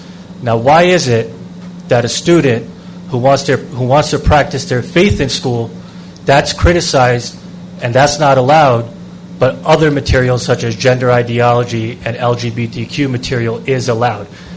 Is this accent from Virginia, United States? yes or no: no; Elmont, New York, United States; I'm a resident of Elmont. I grew up in Elmont. I went to Colbert Avenue Elementary School, Sewanika High School, and now I'm raising two young boys here in the Elmont School District.